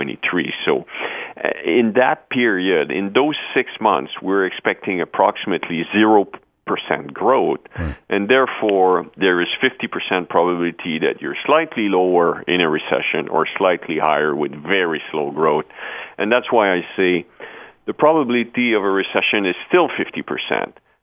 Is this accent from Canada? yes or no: yes; Sainte-Foy, Quebec, Canada; also born or lived in Sept-Îles; No, I grew up in Sainte-Foy.